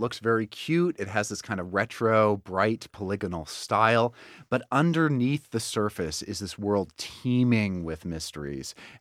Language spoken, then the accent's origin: English; California, United States; also born or lived in Utah; I grew up in California. Mm-hmm. I lived for a while in Utah.